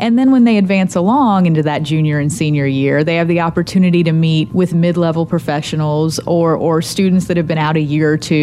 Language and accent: English; Daleville, Indiana, United States; moved away as an adult; also born or lived in Little Rock, Arkansas; is a native from Indiana. I grew up near Muncie, Indiana, actually a very small town called Daleville. But then I went away. I moved to Arkansas when I was 18.